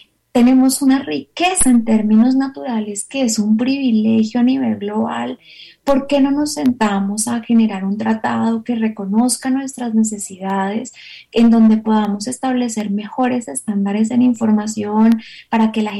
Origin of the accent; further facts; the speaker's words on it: Colombia; si nosotros como colombianos y nosotras como latinoamericanas no impulsamos la implementación, pues este texto no va a llegar a los territorios, a las realidades.